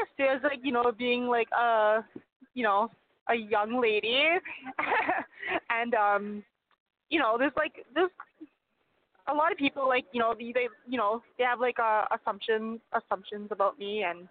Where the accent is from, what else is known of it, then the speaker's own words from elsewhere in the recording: Canada; being a Canadian in general, not even, like, a female and in the atomweight division, like, it's been very hard.